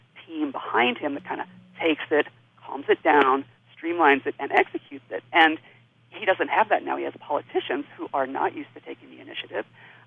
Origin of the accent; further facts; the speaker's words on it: Coronado, California, United States; I was born and raised in Coronado.